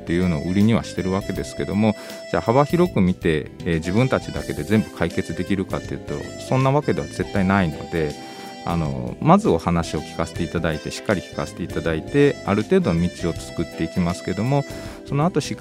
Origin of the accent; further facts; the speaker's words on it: Himeji, Hyogo, Japan; そうですね、私広畑区の出身で地元に帰ってきたっていう感じがしてます